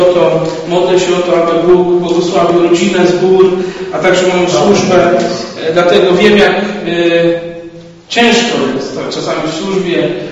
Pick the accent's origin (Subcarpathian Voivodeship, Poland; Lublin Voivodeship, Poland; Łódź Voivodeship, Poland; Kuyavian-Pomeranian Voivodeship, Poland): Kuyavian-Pomeranian Voivodeship, Poland; Bydgoszcz; also born or lived in Lubin; Urodziłem się w Lubinie, ale tylko się tam urodziłem i zaraz stamtąd wyjechaliśmy do Bydgoszczy